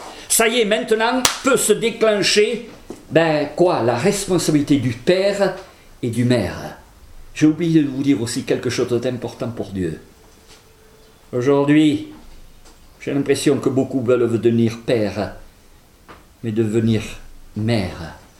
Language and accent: French; Toulouse, Occitanie, France; born there; Je suis né à Toulouse, il faut que je parle de Toulouse.